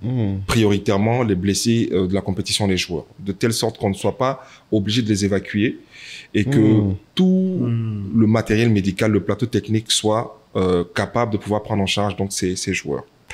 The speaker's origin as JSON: {"language": "French", "country": "Côte d’Ivoire", "said": "Je suis ivoirien, mon frère."}